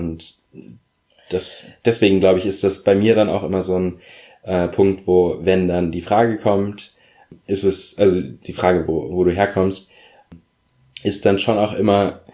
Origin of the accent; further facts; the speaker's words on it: Berlin, Germany; Ich bin in Berlin aufgewachsen